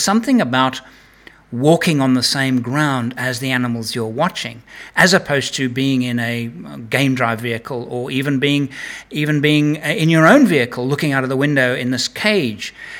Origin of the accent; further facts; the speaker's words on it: England, United Kingdom; born there; moved away; also born or lived in Africa; I was born in England, spent 42 years in Africa in the film industry